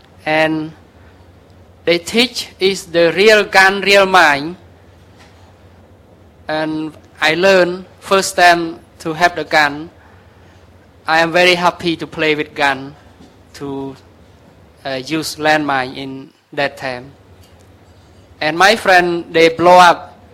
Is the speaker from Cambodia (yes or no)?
yes; Cambodia; English is a second language; When I was born in Cambodia, it had a war. And I don't remember my birthday during 1970 that I born. And I am about 40 years old now.